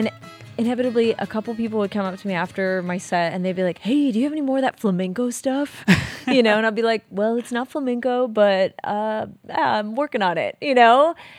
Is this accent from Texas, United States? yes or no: yes; Austin, Texas, United States; I grew up here in Austin